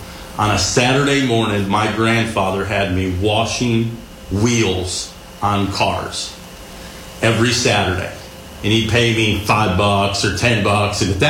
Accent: New York, United States; I grew up in New York. I kind of grew up in two places. One being the city, but that's not where my mom was from. And when we moved out of the city, we went back into central New York.

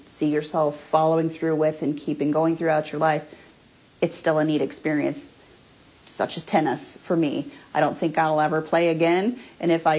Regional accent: Albia, Iowa, United States; Born and raised here in Albia. Went to school, graduated here from Albia High School in 97

